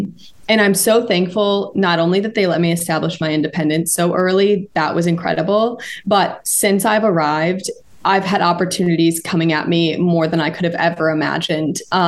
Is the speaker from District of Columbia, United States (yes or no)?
no; Hanover, Michigan, United States; and I'm from Hanover, Michigan.